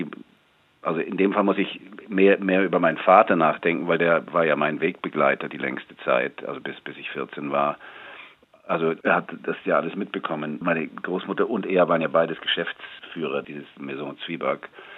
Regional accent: United States; now in Germany; wie man ja auch in den Vereinigten Staaten im Moment sieht, an meiner alten Heimat

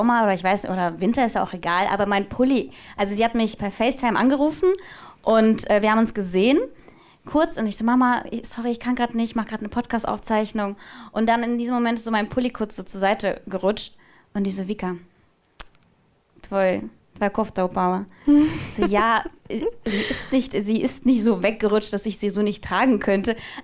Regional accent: Russia; moved away; ich kenne das jetzt aus der russischen Schule so, ich bin ja früher in Russland tatsächlich zur Schule gegangen.

